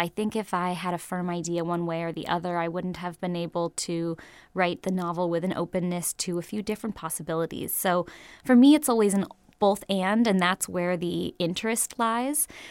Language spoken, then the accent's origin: English; San Francisco, California, United States; Well, I grew up in San Francisco, not during the time that that the book is set. I was born a little bit later in the 80s